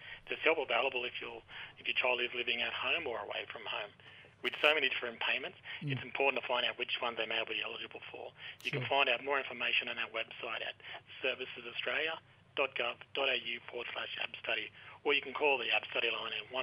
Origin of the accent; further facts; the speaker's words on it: Walgett, New South Wales, Australia; now in Dubbo, Australia; I'm currently living and working on Radio Country here in Dubbo, but I'm actually a Walgett boy up in Gamilaroi there, country there, a little place called Walgett, northwest New South Wales.